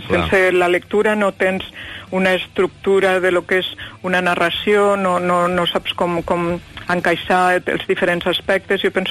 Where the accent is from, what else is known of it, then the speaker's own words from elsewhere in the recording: Lleida, Catalonia, Spain; jo sóc de Lleida.